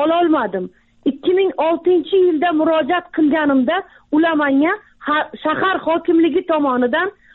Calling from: Moscow, Russia; 1974 yılda tug'ilganman. Turmush o'rtog'im o'lgan. 4 nafar farzandim bor. Hozir Moskva shahridan sizlarga telefon qilyapman. Moskvada bolalarim boqish uchun ishlagani kelganman shu yerga. 4 yildan beri bitta joyda ishlayman, bitta kvartirada yashayman.

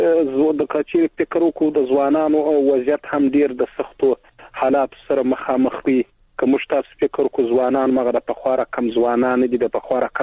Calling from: Helmand, Afghanistan; ابن هلمند مې اړیکې نیولې

